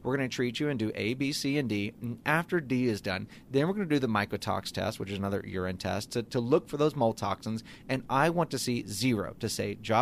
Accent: Louisiana, United States; I grew up on grits in South Louisiana and Pop-Tarts and Frosted Flakes and antibiotics.

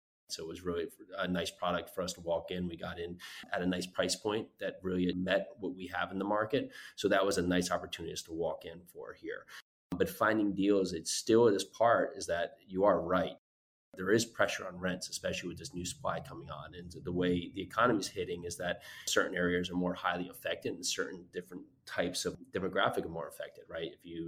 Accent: Northeast, United States; moved away; I grew up in the Northeast, is that when we moved down here, coming from our background

